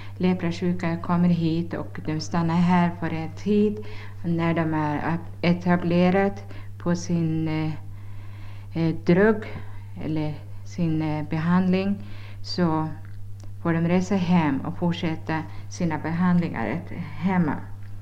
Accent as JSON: {"language": "Swedish", "town": "Trollhättan", "region": "Västra Götaland County", "country": "Sweden", "lives_now": "Zambia", "said": "Jag är från Trollhättan i Sverige och nu arbetar jag här på Chikankata."}